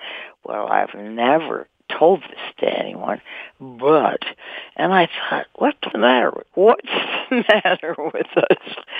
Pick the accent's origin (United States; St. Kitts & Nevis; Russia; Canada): Canada; Canadian Arctic; Now, I'm from the Canadian Arctic. I'm kind of an odd movie star. You don't usually get people from the Arctic who are movie stars.